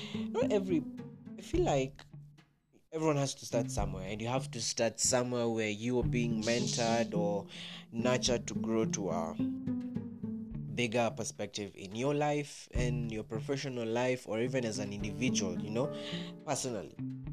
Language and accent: English; Kenya; I am from Kenya, the 254.